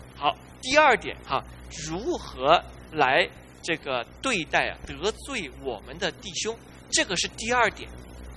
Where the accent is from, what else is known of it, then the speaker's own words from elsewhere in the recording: China; 我们中国人的翻译就是不要把人看扁了